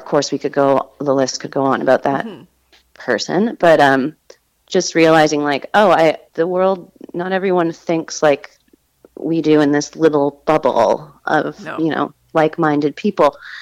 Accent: Canada; now in United States; me being a Canadian in America at that time, it was a very interesting time to be there

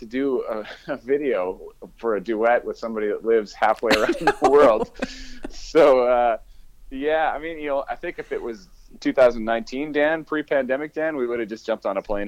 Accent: St. Albert, Alberta, Canada; My hometown show. Yeah, we got … coming out, and we're going to be doing another singer-songwriter thing. And it's right down the road from my house. I'm so excited. I don't think I've ever done a hometown show. Never played in St. Albert.

